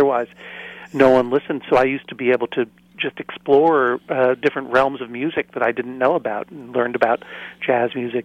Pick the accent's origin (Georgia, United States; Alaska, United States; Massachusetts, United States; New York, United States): Massachusetts, United States; Brookline; I grew up in Brookline, Massachusetts